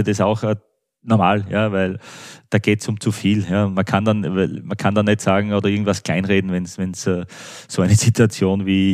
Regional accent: Austria; now in Germany; ich fühle mich auch im Kraichgau wohl. Das ist dann schon, ja, schon sehr nahe auch irgendwie zu meiner Heimat von der Kultur her, vom auch wie die Landschaft und so ist.

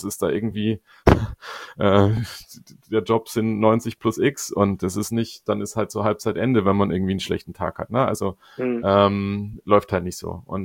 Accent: Augsburg, Bavaria, Germany; das sind wir Augsburger grundsätzlich Pessimisten genug

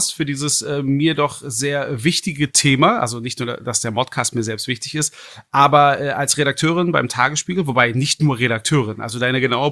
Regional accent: Berlin, Germany; born there; musst natürlich einem gebürtigen Berliner wie mir auch mal ein bisschen genauer erläutern

